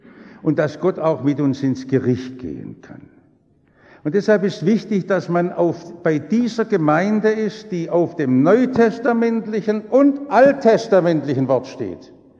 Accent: Stuttgart, Baden-Württemberg, Germany; Ich komme aus Häslach, in meiner Umgebung sind 80% Ausländer, in Gesamthäslach insgesamt, da gibt es auch noch Villenteile, 60% Ausländer.

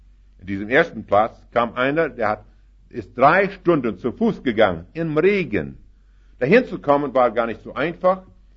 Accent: Canada; German is a second language; Da ich komme aus Kanada

